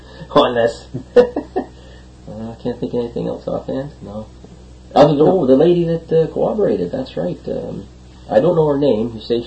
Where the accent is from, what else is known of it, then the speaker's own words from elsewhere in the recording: Jackson's Point, Ontario, Canada; I'm from Jackson's Point